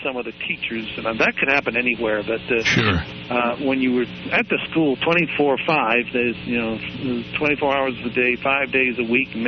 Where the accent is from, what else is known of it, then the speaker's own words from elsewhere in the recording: Washington, District of Columbia, United States; I grew up living in the Washington, D.C. area.